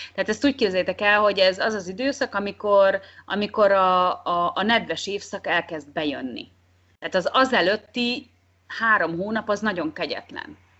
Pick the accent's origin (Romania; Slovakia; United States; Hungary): Hungary; now in Vanuatu; Mert ugye én Magyarországról jöttem egy olyan kultúrából, ahol a fizikai munka az tulajdonképpen nem egy közkedvelt.